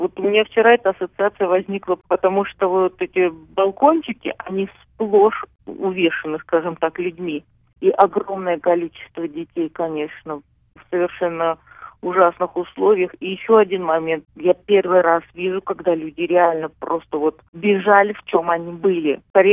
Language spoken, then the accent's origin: Russian; Saint Petersburg, Russia; Я сама из Санкт-Петербурга.